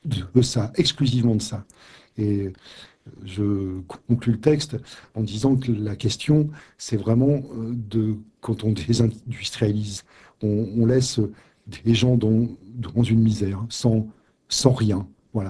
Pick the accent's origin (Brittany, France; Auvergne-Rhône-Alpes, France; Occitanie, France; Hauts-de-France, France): Hauts-de-France, France; Denain; born there; parce que je suis né à Denain, donc ce canton